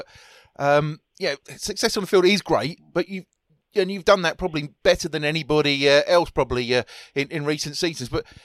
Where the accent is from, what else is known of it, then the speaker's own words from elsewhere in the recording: London, United Kingdom; I remember growing up in West London